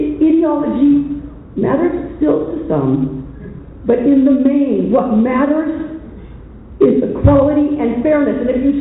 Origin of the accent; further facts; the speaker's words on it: Ogden, Utah, United States; my hometown of Ogden, Utah